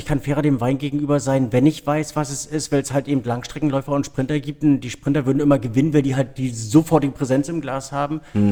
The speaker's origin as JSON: {"language": "German", "region": "Brandenburg", "country": "Germany", "tie": "born or raised there", "said": "erinnert mich das an, keine Ahnung, meine Kindheit irgendwo in der Nähe von Senftenberg."}